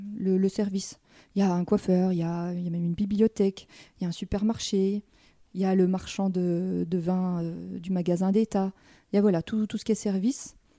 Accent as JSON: {"language": "French", "region": "Bourgogne-Franche-Comté", "country": "France", "said": "Par exemple, moi, je suis du Haut-Doubs, terre de montagne."}